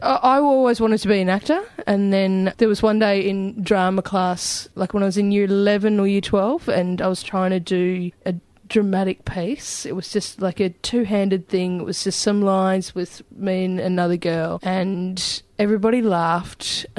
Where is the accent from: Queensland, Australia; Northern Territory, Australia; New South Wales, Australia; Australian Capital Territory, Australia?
New South Wales, Australia; Albury; I grew up in Albury, and I worked at the local cinema, and I was quite content there.